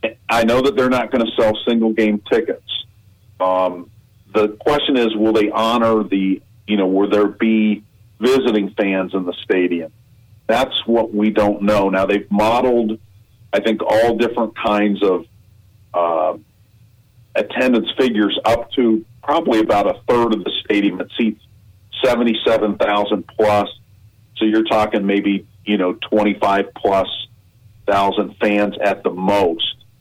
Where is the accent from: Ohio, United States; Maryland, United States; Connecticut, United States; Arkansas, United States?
Ohio, United States; I grew up in Ohio. I went to Ohio State